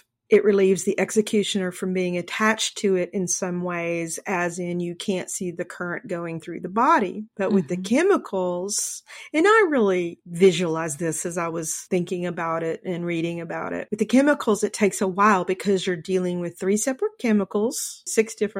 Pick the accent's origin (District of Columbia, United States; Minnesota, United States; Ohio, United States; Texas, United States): Texas, United States; I mean, I know it's Texas and we're from Texas, but I think this is a good thing.